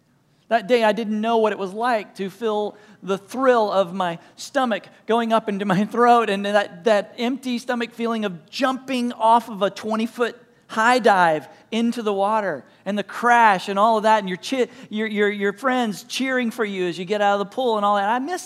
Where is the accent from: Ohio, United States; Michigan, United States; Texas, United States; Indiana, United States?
Texas, United States; now in Nebraska, United States; I'm from East Texas. It's like, we don't have lakes here, Lance. We're in Nebraska.